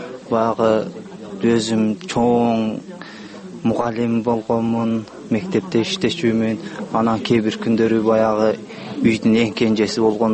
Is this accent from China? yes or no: no; Tajikistan; now in Kyrgyzstan; Тажикстандан келдик десек тажик туугандар деп жатышат да.